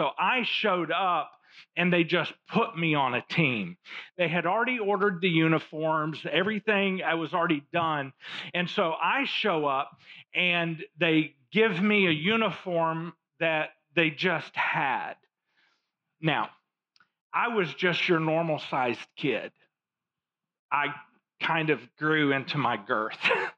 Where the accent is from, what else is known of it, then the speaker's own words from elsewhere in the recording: Fayetteville, Arkansas, United States; also born or lived in Little Rock; So I grew up in Fayetteville, but in the third grade in March of my third grade year, so that's the end of the semester, basically. In March, we moved to Little Rock. So I went from Fayetteville to Little Rock.